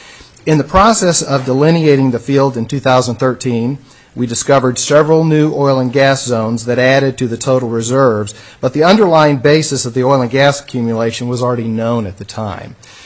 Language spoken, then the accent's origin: English; Kenai, Alaska, United States; My family first moved to Anchor Point in the early 1950s. I grew up in Kenai, graduated from Kenai Central High.